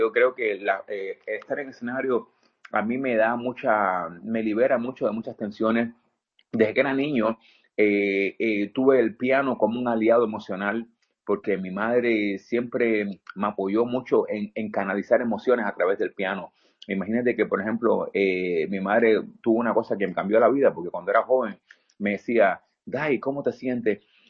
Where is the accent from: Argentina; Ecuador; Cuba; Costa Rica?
Cuba; Havana; soy un pianista cubano y compositor. Crecí en un barrio humilde en La Habana que se llama El Cerro, pero es un barrio que era muy musical